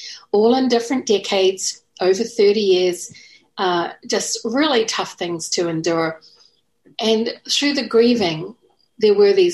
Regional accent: New Zealand; born there; I was born in New Zealand

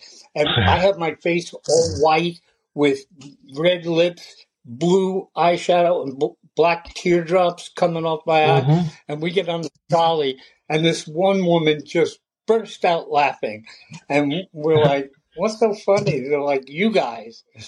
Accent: New Jersey, United States; moved away as an adult; No, I'm originally from New Jersey.

